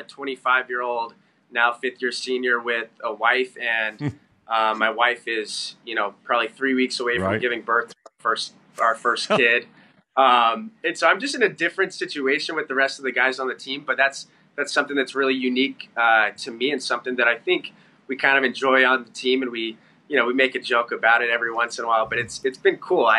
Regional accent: Las Vegas, Nevada, United States; And growing up in Las Vegas with 12 kids, it was just a incredible experience.

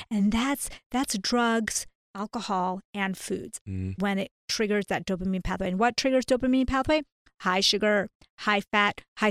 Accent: India; now in United States

